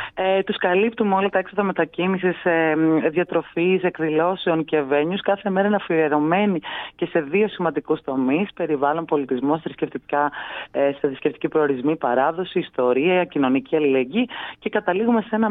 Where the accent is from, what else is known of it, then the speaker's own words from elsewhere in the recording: Rhodes, South Aegean, Greece; Είναι και η πρωτεύουσα των Δωδεκανήσων. Ήθελα να κάνω κάτι που, εν πάση περιπτώσει, να δώσω πίσω στον τόπο μου.